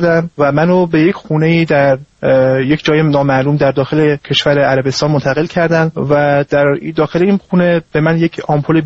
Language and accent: Persian; Iran; من یک ایرانی هستم و هیچ اقدامی علیه میهنم انجام ندادم